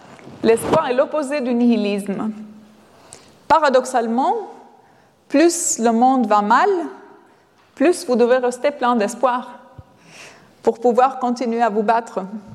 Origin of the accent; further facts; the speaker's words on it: Albania; j'avais environ 11 ans. C'était dans mon pays natal, l'Albanie